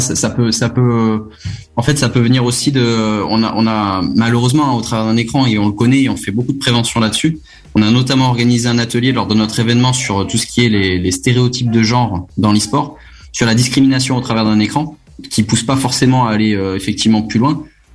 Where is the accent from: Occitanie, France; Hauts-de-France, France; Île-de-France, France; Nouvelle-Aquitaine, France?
Nouvelle-Aquitaine, France; Limoges; je suis de Limoges, donc rien à voir avec Angoulême.